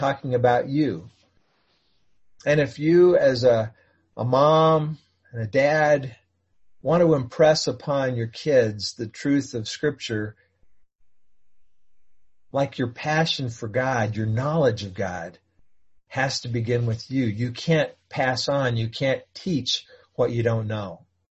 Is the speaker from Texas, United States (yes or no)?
yes; Dallas, Texas, United States; I didn't grow up a baseball fan. I grew up in Dallas.